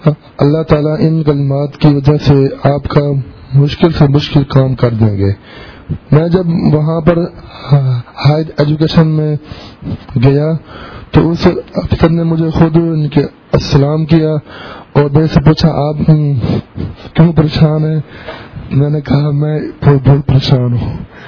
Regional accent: Lahore, Punjab, Pakistan; میں لاہور سے آیا ہوں.

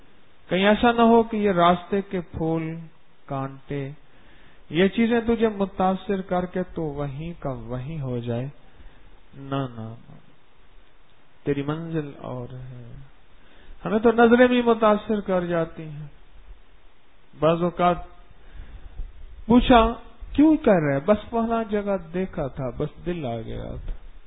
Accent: Pakistan; میں نے کہا جی میں پاکستان سے آیا ہوں یہاں پی ایچ ڈی کرنے کے لیے

